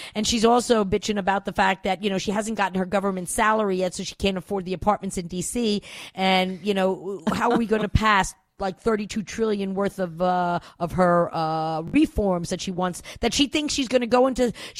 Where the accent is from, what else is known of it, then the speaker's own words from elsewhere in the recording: New York, United States; She comes from my home state of New York, and oh my god.